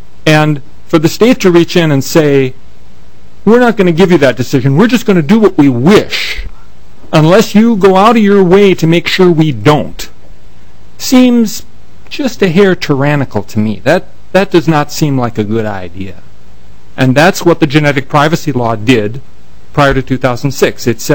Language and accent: English; Eagan, Minnesota, United States; I'm from Eagan, Minnesota.